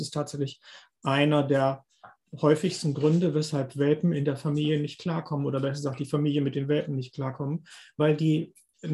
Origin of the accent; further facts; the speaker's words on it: Bremen, Germany; und jetzt kannst du wieder butschern gehen, wie wir bei uns in Bremen sagen.